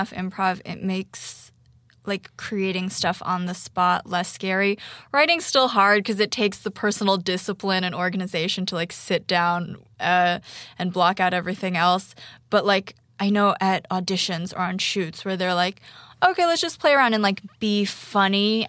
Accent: United States; I guess I should also say that I'm Chinese American, so I'm like doubly diverse.

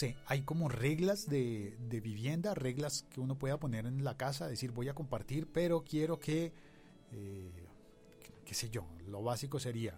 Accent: Bogotá, Colombia; A mí me tocó compartir con amigos de Cali, siendo yo bogotano.

